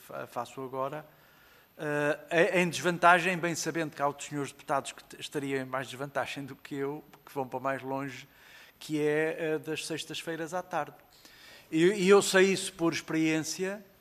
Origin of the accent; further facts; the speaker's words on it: Porto, Norte, Portugal; Não, mas eu também sou de longe, como sabe, não é? Sou do Porto.